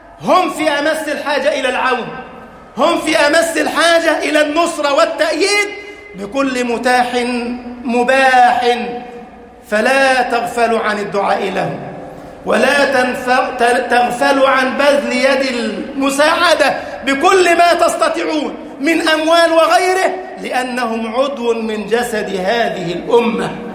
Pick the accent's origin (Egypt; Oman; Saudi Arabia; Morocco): Egypt; اللهم اجعل بلدنا مصر أمنا أمانا، سخاء رخاء